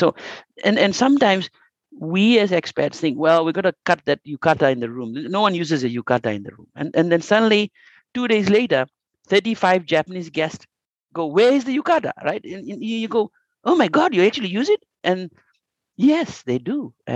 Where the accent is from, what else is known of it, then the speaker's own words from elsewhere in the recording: Fiji; So I come from Fiji. I do not like plastic. I love my blue water, blue ocean.